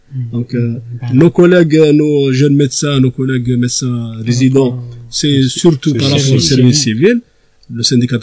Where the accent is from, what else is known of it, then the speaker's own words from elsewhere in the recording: Algeria; on est des Algériens à part entière. Nous avons nos obligations, mais nous avons aussi nos droits.